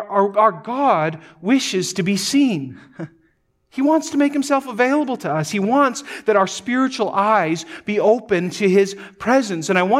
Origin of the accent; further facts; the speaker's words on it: North Dakota, United States; Now, we've pronounced it Levi's, but we're from North Dakota, so what do we know?